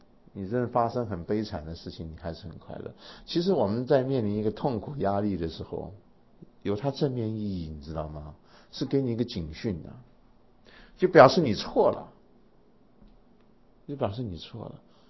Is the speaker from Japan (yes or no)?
no; China; 所以我们中国人呢一直就是跟他意思一样哈